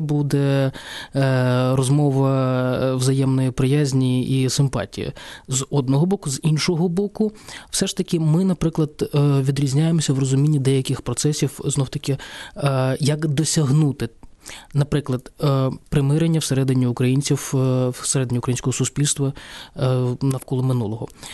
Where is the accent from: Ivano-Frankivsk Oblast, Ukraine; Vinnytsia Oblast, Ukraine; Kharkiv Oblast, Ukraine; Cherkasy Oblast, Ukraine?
Kharkiv Oblast, Ukraine; Kharkiv; born there; Я народився у Харкові